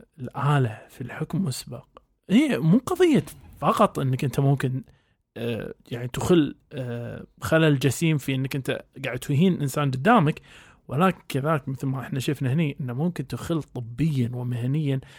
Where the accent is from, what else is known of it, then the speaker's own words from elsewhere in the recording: Kuwait; مستشفى الحروق والتجميع عندنا في الكويت